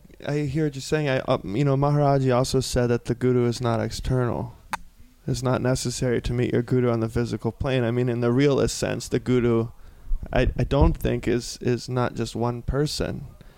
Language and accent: English; South Carolina, United States; I'm from South Carolina. Okay. I'm from a small, small town in South Carolina.